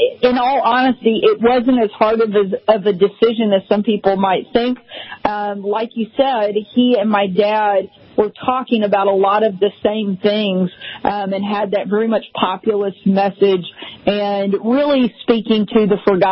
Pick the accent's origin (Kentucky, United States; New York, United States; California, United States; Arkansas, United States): Arkansas, United States; You know, I grew up in Arkansas, and so I had seen the corrupt Clinton political machine in action my entire life.